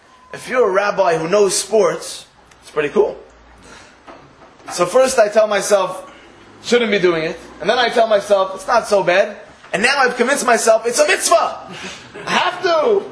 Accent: United States; And I myself, obviously I'm an American

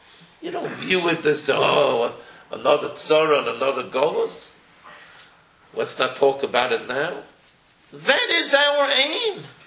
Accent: United States; I'm an American here visiting, and very warmed by the beautiful hospitality I hear from the community here.

